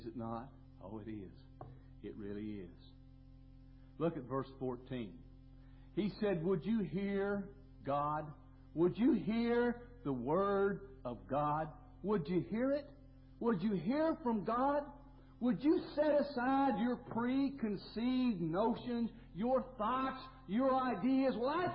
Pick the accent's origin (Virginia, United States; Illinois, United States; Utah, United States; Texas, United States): Utah, United States; Salt Lake City; I grew up out there in Salt Lake City, and they pounded Mormonism in my head from the day I came out of Mama's belly.